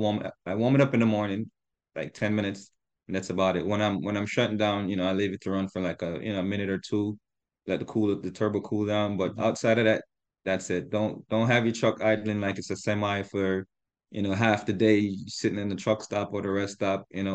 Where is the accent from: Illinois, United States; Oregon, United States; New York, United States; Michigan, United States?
New York, United States; I was the guy from Long Island he was talking about.